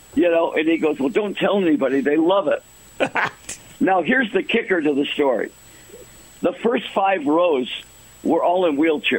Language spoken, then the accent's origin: English; Detroit, Michigan, United States; I've never been on a farm in my life, okay? I'm from Detroit